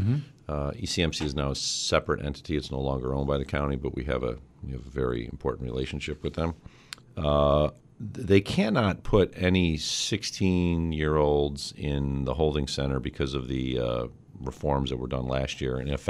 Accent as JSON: {"language": "English", "town": "Lackawanna", "region": "New York", "country": "United States", "tie": "born or raised there", "said": "I grew up in Lackawanna. My father was a steel worker at Bethlehem Steel."}